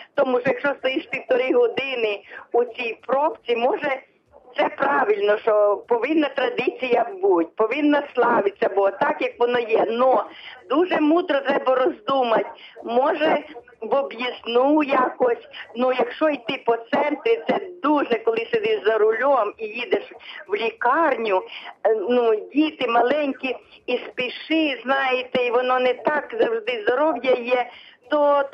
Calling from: Rivne, Rivne Oblast, Ukraine

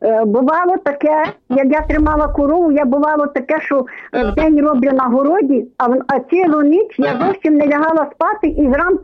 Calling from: Kyiv, Ukraine

